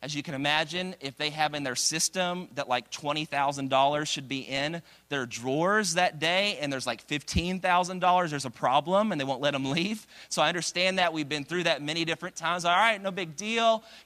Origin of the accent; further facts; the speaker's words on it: Dallas, Texas, United States; I'm from Dallas, and when we got married, she came to Dallas to be with me there.